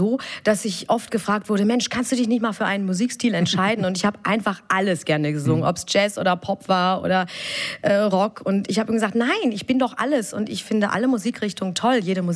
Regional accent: Gelsenkirchen, North Rhine-Westphalia, Germany; Ich komme aus Gelsenkirchen.

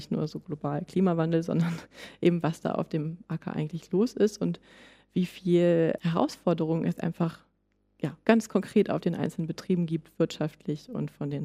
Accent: Hamburg, Germany; ich bin am Stadtrand von Hamburg groß geworden, war aber ganz viel auch immer ja, in ländlichen Räumen unterwegs, viel in Schleswig-Holstein, in den Ferien.

